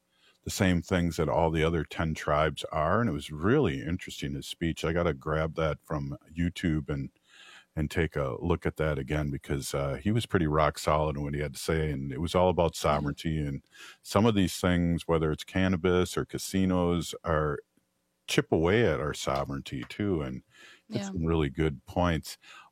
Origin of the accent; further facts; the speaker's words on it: St. Paul, Minnesota, United States; Well, and then I was brought up in St. Paul, and all my friends were Irish Catholics